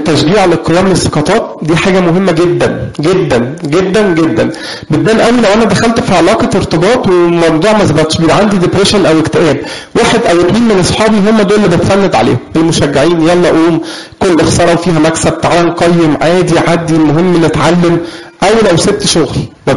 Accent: Egypt

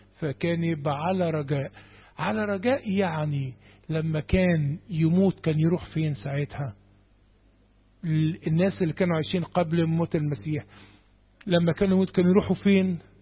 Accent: Egypt; بيقول لك احنا مصريين كنا هنعتبر امم، امميين

